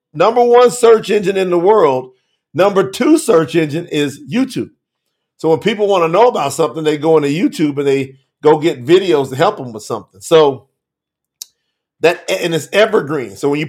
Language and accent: English; Winchester, Kentucky, United States; I'm from Kentucky. What's up, Diana? … That's the boy, born and raised, Clark County Hospital, Winchester, Kentucky. Represent. My dad and most of my family's there right now.